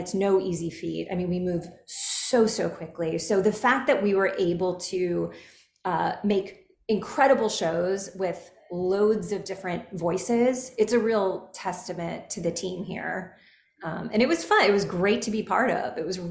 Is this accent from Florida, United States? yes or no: no; Kentucky, United States; I know I'm from Kentucky. I come from a very conservative family, a lot of Republicans, traditional Republicans